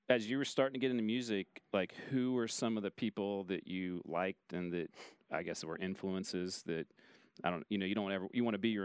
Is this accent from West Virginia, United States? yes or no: no; Ohio, United States; now in Wichita, United States; so I'm from Ohio. And when I grew up in Ohio